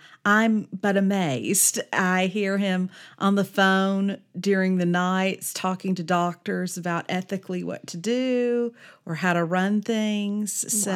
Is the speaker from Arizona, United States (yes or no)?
no; Vestavia Hills, Alabama, United States; Yes, I did grow up in Birmingham. I grew up in Vestavia Hills.